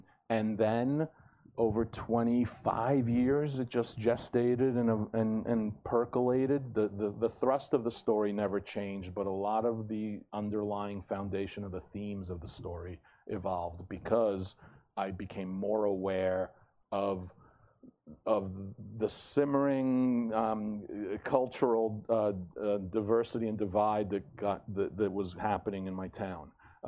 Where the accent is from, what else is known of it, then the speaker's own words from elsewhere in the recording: New Jersey, United States; I'm an immigrant to this country, but I grew up in New Jersey my entire life, so I'm this weird kind of on the outside, but on the inside as well.